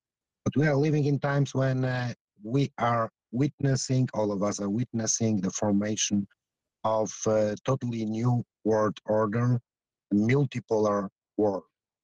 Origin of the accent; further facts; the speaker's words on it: Poland; the situation in my home country in Poland